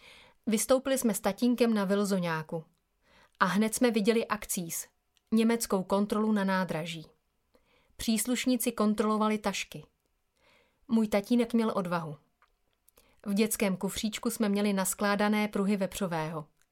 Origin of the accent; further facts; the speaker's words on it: Vysočina Region, Czechia; Pocházím z Vysočiny. Měli jsme malé hospodářství a chovali jsme prase.